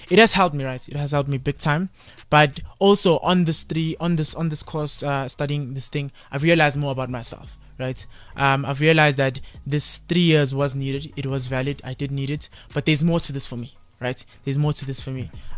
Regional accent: Kempton Park, Gauteng, South Africa; I'm from Norcombe Park, right? In the Kempton Park, yeah. I'm 21 years of age, bachelor's of accounting students at the University of Johannesburg, my third year.

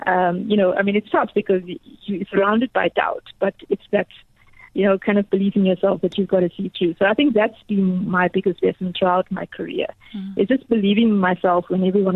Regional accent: Durban, KwaZulu-Natal, South Africa; So Dudu, I grew up in Durban

